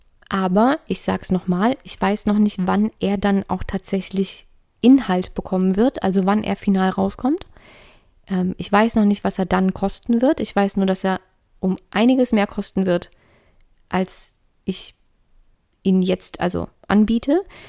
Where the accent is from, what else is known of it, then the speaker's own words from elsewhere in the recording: Darmstadt, Hesse, Germany; ich bin ja in Darmstadt groß geworden